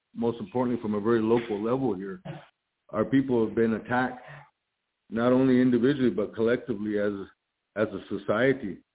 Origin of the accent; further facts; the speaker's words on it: South Dakota, United States; I come from the Sichangu, the Ashke.